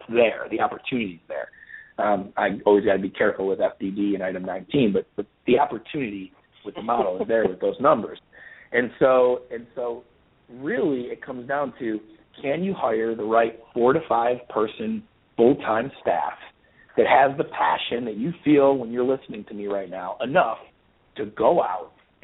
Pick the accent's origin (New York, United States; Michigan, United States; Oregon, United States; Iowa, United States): New York, United States; now in Alabama, United States; I'm from New York and I live in Alabama, so I already have a reputation down here of being a faster talker and mover than everybody.